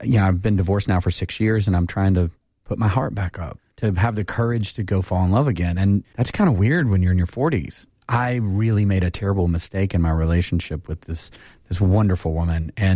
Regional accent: Sevierville, Tennessee, United States; The truth of it is, for me, I grew up in East Tennessee. I grew up in the mountains in Sevierville.

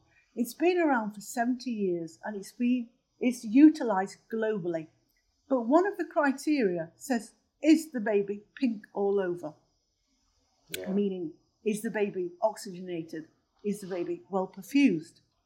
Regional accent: England, United Kingdom; And that includes people like myself who were born and raised in England.

